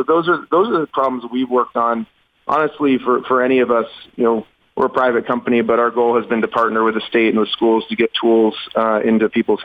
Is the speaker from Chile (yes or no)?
no; Orono, Maine, United States; I grew up in Orono and went to Asa Adams